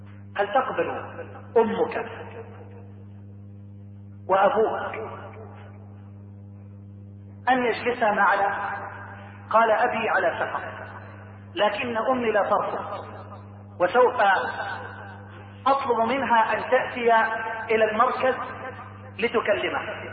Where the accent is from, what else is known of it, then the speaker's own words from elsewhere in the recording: Egypt; كم من أباء عندنا في مصر أيها الشاب الحبيب